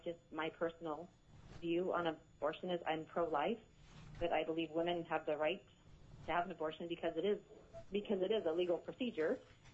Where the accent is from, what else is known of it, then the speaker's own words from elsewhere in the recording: Alaska, United States; I was born and raised in Alaska. I graduated from Diamond High School in 87.